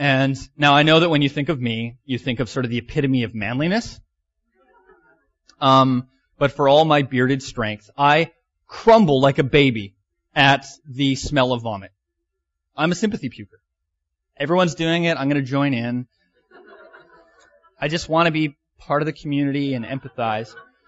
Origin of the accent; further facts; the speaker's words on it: British Columbia, Canada; So there's me, pastor in Tawasin, born and raised in BC.